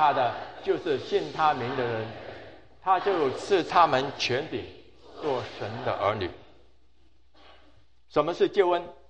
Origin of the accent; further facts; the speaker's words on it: China; now in United States; 所以我们中国人呢非常的保守，